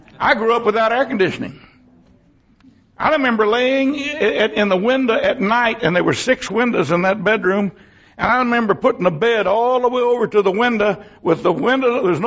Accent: Texas, United States; born there; I'm thankful I was born in Texas. I'm thankful I was born to some real simple, poor country people who love God.

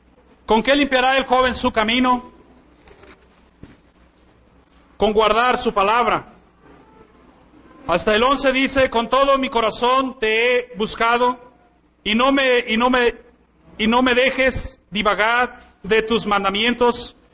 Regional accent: Mexico; yo vi cómo es que nosotros como mexicanos

